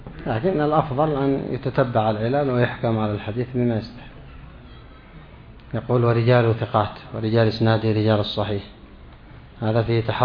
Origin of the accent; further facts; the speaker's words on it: Yemen; مضغ شجرة القات عندنا في اليمن